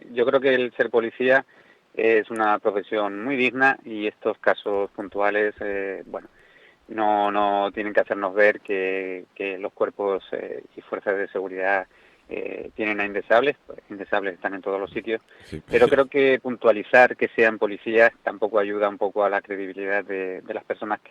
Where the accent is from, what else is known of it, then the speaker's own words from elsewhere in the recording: Spain; Somos españoles y eso lo llevamos en los genes.